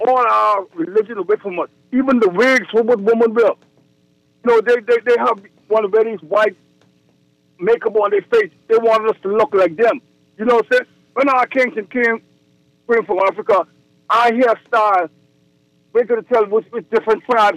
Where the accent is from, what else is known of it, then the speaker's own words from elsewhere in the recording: Bahamas; when I was a youth, I grew up in Anglican Church in the Bahamas.